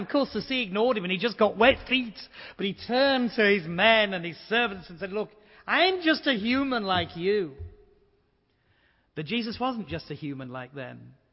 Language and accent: English; Yorkshire and the Humber, United Kingdom; He's from Lancashire, I'm from Yorkshire. We're supposed to be rivals, but we two are Christians, so we're friends.